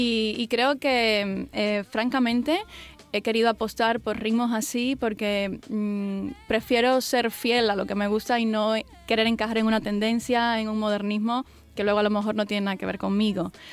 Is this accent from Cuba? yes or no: yes; Cuba; now in Madrid, Spain; yo cuando llegué de Cuba directamente a España, por primera vez salía de Cuba